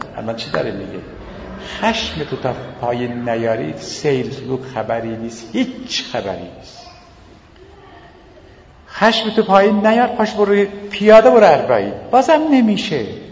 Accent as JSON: {"language": "Persian", "town": "Bahar", "region": "Hamadan", "country": "Iran", "said": "گفت اهل کجایی؟ گفتم اهل همدانم. از خودش اطرافش گفتم از بهارم."}